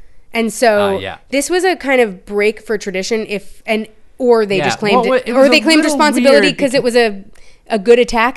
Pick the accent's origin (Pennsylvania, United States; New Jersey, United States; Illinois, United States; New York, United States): New York, United States; Manhattan; And I grew up in Manhattan, you guys.